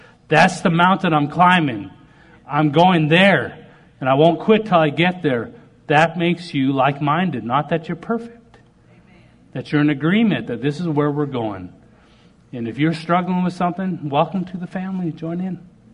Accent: Canada; you know, I'm a Canadian hockey player.

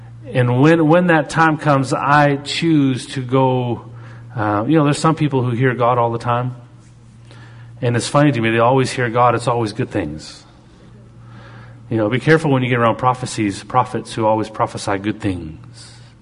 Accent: Canada; I'm Canadian

